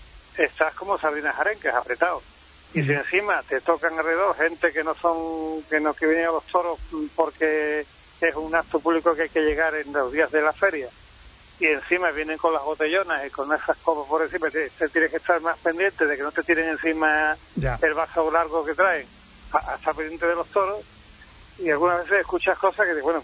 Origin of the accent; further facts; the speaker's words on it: San Vicente de Toranzo, Cantabria, Spain; Pues no estoy en Sevilla, estoy en, uh-huh, en mi pueblo, San Vicente Toranzo.